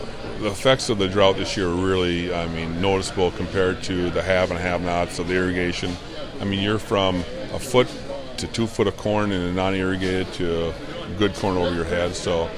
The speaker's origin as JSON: {"language": "English", "town": "New York Mills", "region": "Minnesota", "country": "United States", "said": "So I'm from New York Mills, Minnesota. We're right in the dead center."}